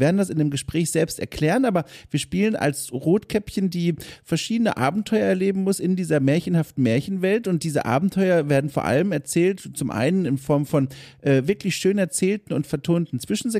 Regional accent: Southern Germany, Germany; die man in meiner Heimat Süddeutschland häufiger gesagt hat.

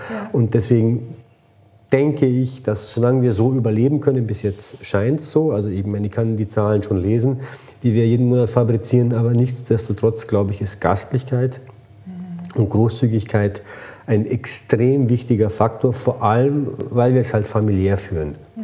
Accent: Croatia; ich fühle mich auch dementsprechend als Kroate.

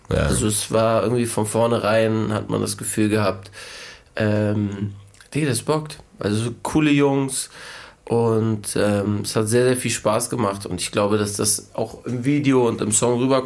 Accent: Hamburg, Germany; unser unsolides Umfeld hier in Hamburg oder wo ich groß geworden bin

